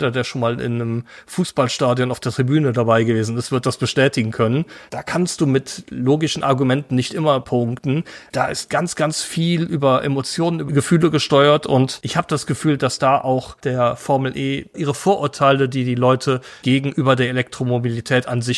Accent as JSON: {"language": "German", "region": "Rhineland-Palatinate", "country": "Germany", "tie": "born or raised there", "said": "ich bin quasi am Nürburgring aufgewachsen, komme hier auch aus der gleichen Gegend wie der Luca, aber links noch ein bisschen näher in der Eifel."}